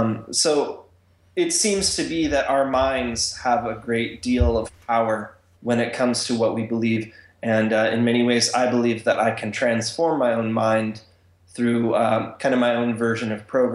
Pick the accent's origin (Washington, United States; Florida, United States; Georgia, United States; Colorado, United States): Washington, United States; Tacoma; I grew up in Tacoma, Washington as a Pentecostal Christian and an evangelical